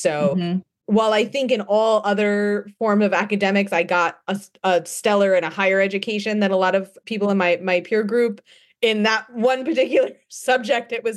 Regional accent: New Jersey, United States; Yeah, Jersey girl, born and raised.

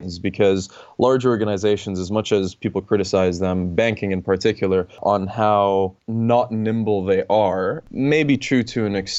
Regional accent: Canada; also born or lived in Montreal / Toronto; So I grew up in Canada, but I've lived all over the world, the Middle East, a few other places. But I lived for several years in Toronto.

